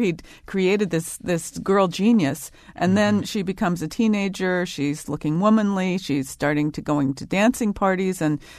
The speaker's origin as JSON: {"language": "English", "region": "California", "country": "United States", "tie": "born or raised there", "said": "I'm a Westerner by upbringing. I grew up in California, and so I feel at home."}